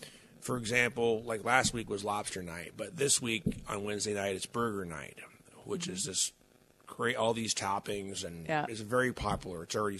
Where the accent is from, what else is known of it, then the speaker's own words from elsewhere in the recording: New England, United States; and I'm from New England.